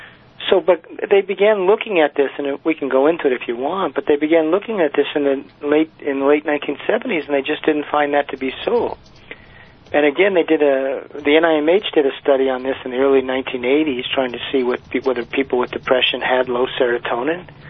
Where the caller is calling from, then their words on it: Boston, Massachusetts, United States; Boston today, yeah.